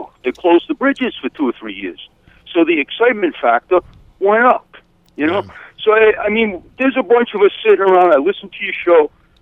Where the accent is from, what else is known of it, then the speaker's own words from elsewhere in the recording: Connecticut, United States; And anyway, when it was announced that I was from Connecticut, these guys just kind of froze up and looked at me.